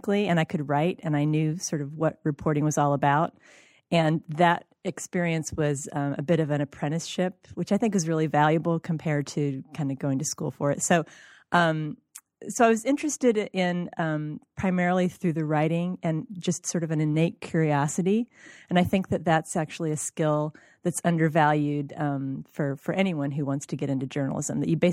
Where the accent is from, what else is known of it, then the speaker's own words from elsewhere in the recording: Indiana, United States; now in Ann Arbor, United States; I grew up in Indiana. My parents were getting older.